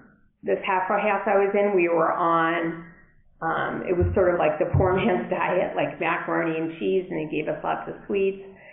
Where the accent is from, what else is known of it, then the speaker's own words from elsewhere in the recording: Brookline, Massachusetts, United States; Oh, I didn't say where I was from. I'm from Brookline, Boston area.